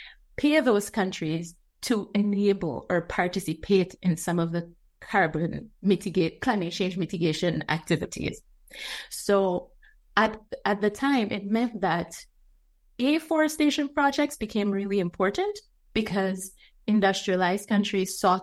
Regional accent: Guyana; my childhood in Guyana. So I'm from Guyana

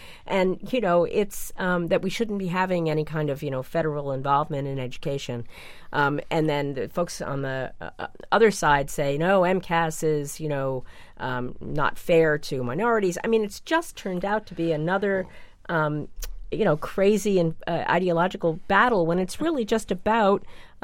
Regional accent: New York, United States; You know, I come from a state, I grew up in New York, where we had the Regents high stakes test at the end of every year in every subject in high school anyway.

